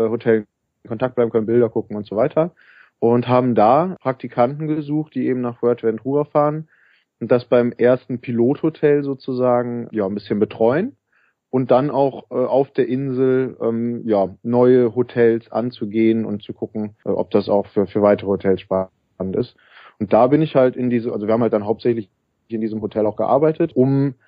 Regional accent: Cologne, North Rhine-Westphalia, Germany; also ich komme aus Köln ursprünglich, bin hier aufgewachsen

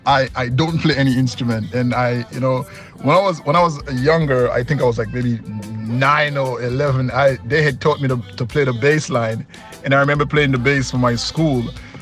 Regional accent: Dominica; because I'm from Dominica, you know, we grew up listening to soukous, we grew up listening to country music, we grew up listening to soca, calypso, and reggae.

